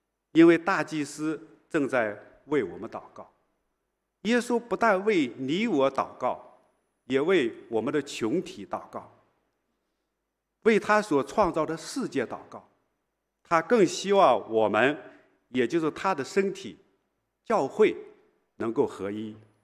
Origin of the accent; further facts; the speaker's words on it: China; now in Singapore; 当他们听说我是从中国来，在新加坡已经待了大概十多年